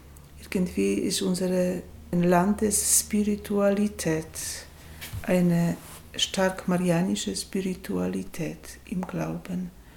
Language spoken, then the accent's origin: German; Poland; now in Switzerland; Ich bin eine Polin, die aber schon lange in der Schweiz lebt